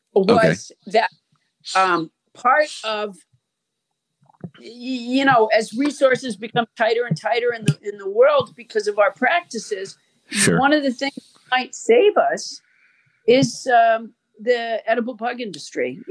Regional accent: Massachusetts, United States; But eventually I liked it because I'm from Massachusetts.

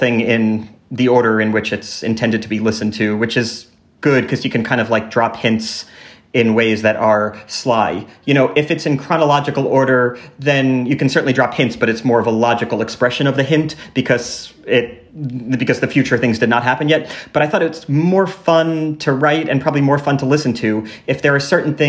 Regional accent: New Jersey, United States; I grew up in New Jersey. I knew no one who was in the military.

